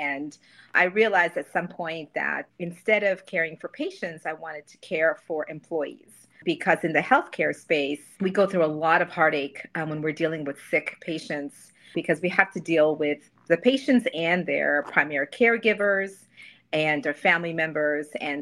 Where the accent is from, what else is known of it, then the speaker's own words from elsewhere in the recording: Philadelphia, Pennsylvania, United States; also born or lived in India; now in Dallas, United States; Well, I'm originally from India and I was raised in the Northeast. I'm from Philadelphia, actually, and started my college and my leadership journey in Boston, Massachusetts. Now I am living in Dallas, Texas